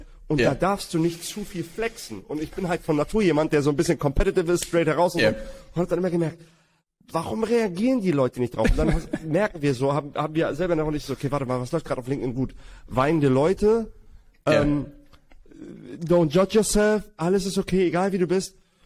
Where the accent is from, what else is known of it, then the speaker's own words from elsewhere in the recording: Hamburg, Germany; wir kommen beide aus Hamburg